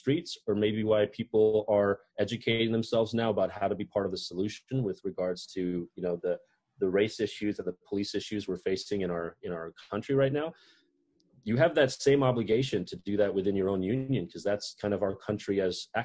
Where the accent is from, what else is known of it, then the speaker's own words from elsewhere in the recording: United States; Yeah, you know, you can't really resign as an American, right?